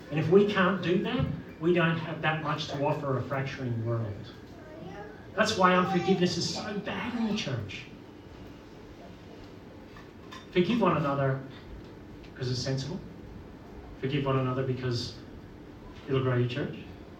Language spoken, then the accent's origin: English; Northern Ireland, United Kingdom; I'm a Protestant from Northern Ireland.